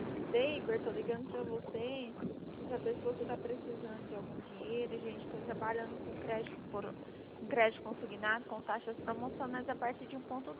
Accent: Goiânia, Goiás, Brazil; Sou aqui de Goiânia.

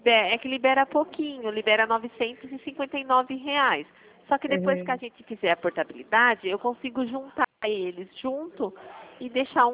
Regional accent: Santa Bárbara d'Oeste, São Paulo, Brazil; now in Capivari, Brazil; eu sou de Santa Bárbara.

